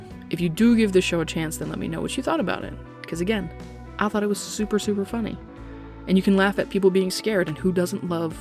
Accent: United States; But to be honest, as an American, no matter what I say, I expect a group of French people to laugh at me, whether my accent is perfect or not.

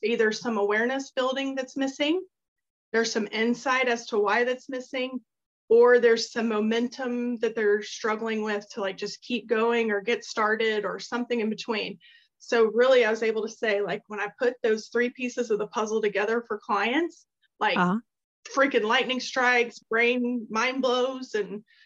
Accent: Texas, United States; also born or lived in Memphis; now in Atlanta, United States; So I grew up in Texas, started in a corporate position, was promoted to a job in Memphis. I was there 5 years, then came to Atlanta, Georgia for another promotion.

